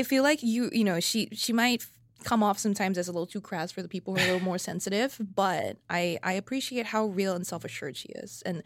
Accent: Singapore; I grew up in Singapore, and in Singapore I'm fat.

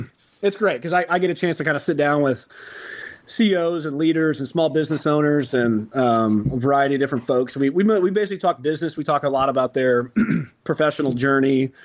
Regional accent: Iowa City, Iowa, United States; I've been fortunate enough to be able to come back to my hometown in Iowa City and play a little part in moving it forward.

